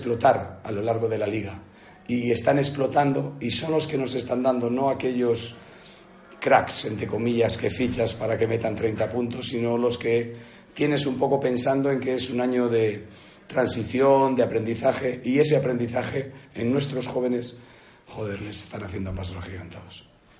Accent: Castile, Spain; Ya sabes, soy castellano y no puedo engañar a nadie.

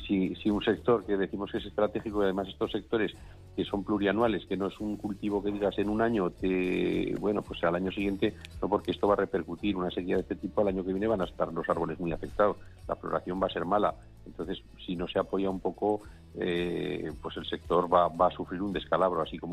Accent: Ayerbe, Aragon, Spain; Sí, sí, en mi pueblo y en la zona, aquí la cosecha está perdida.

